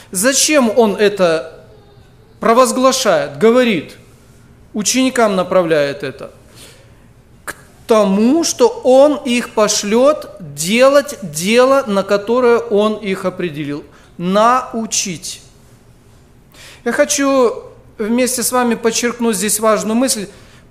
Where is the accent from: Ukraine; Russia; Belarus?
Belarus; Grodno, Grodno Region; я из Белоруссии. Есть такой город Гродно, это областной центр.